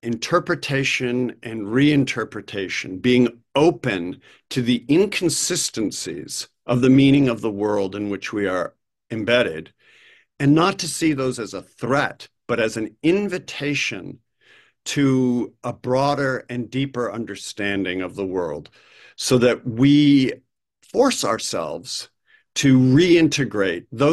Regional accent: United States; I, as an American, need to confront that and try to make sense of it.

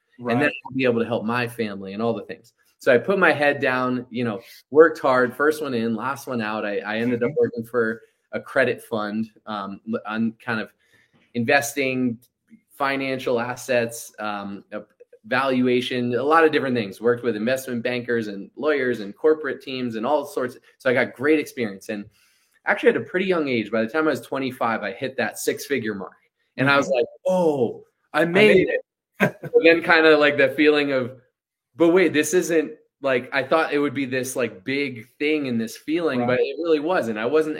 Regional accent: Boston, Massachusetts, United States; I grew up in Boston area, the Northeast.

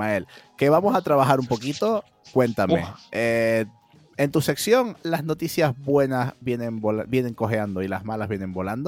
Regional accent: Spain; a nosotros como españoles nos debería de hacer sentirnos orgullosos

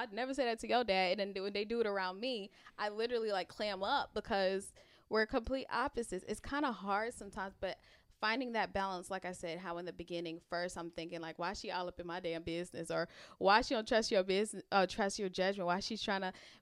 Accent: Jamaica; I'm Jamaican and my family's from New York.

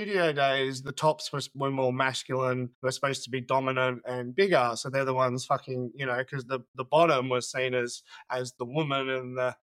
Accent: Australia; also born or lived in Tasmania; I grew up in Outback Australia, you know, quite a rough, it's kind of like growing up in rural Texas kind of thing.

